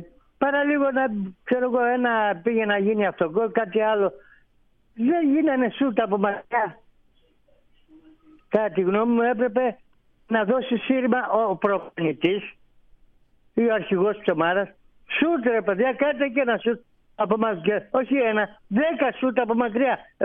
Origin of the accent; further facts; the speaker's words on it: Patras, Western Greece, Greece; και είμαι από την Πάτρα.